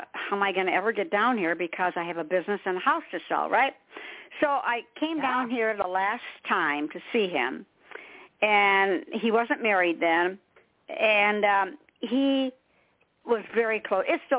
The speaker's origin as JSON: {"language": "English", "region": "Michigan", "country": "United States", "said": "I'm from Michigan, I know. Land of ice and snow is what I call it. I'm in South Carolina now. I wouldn't go back there at all, ever."}